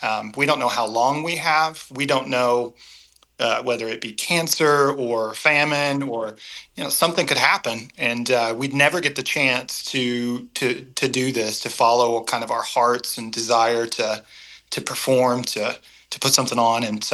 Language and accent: English; Illinois, United States; We grew up in Southern Illinois, not a ton of resources, not a ton of opportunity in the way of the arts.